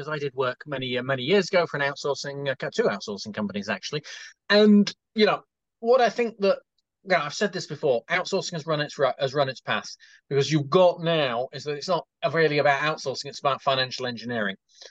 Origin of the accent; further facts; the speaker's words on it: London, United Kingdom; because I'm from London